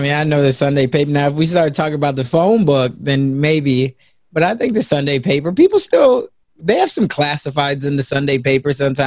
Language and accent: English; Chicago, Illinois, United States; now in Omaha, United States; I'm here now in Omaha, Nebraska, by way of Chicago. So I'm originally from South Side of Chicago, raised by a single mom.